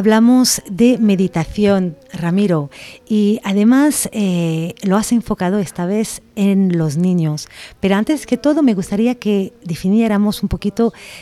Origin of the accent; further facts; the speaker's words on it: Paris, Île-de-France, France; Spanish is a second language; De París, yo soy de París.